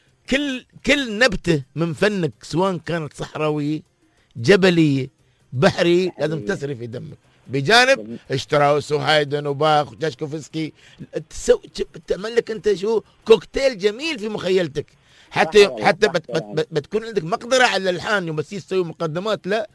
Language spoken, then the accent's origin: Arabic; United Arab Emirates